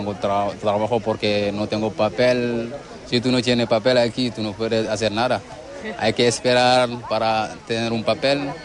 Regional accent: Senegal; Spanish is a second language; now in Huelva, Spain; Viene de Senegal.

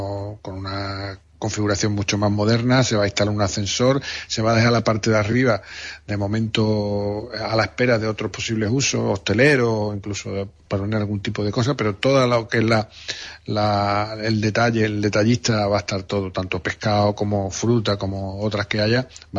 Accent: Huelva, Andalusia, Spain; Yo que soy, me crié en Isla Chica

